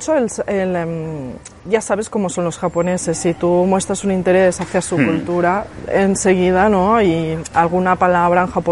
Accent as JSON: {"language": "Spanish", "region": "Catalonia", "country": "Spain", "said": "Soy muy catalana."}